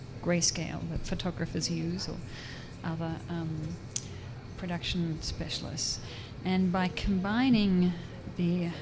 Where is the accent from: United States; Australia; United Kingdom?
Australia; first language Ukrainian; English is a second language; But I'm Australian.